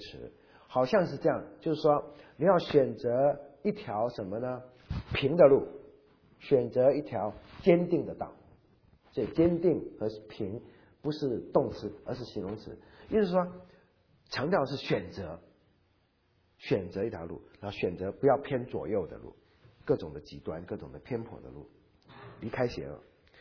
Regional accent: China; 我们中国人是认为眼神很重要。

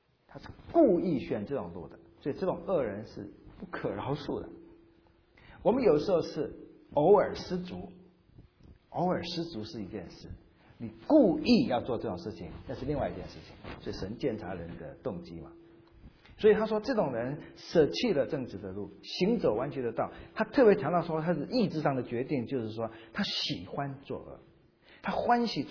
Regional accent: China

